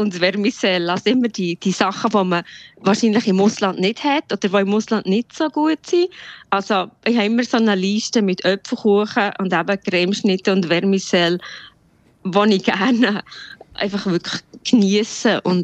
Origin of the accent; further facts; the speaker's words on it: Switzerland; Ja, also die Schweiz ist meine Heimat. Wenn die Leute sagen, woher kommst, sage ich immer, ich komme aus der Schweiz. Also das bleibt, glaube ich. Obwohl ich einen amerikanischen Pass habe, aber mein Schweizer Pass ist mir sehr, sehr wichtig.